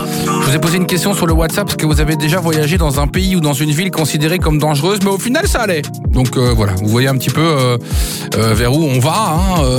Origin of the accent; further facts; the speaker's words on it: Belgium; même chez nous en Belgique